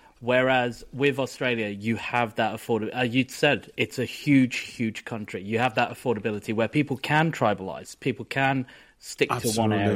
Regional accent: United Kingdom; I love Britain. I grew up in Britain

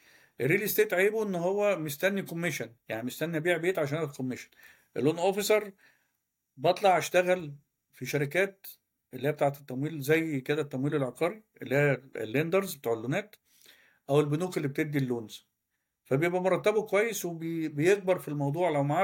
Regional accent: Cairo, Cairo Governorate, Egypt; أنا من القاهرة

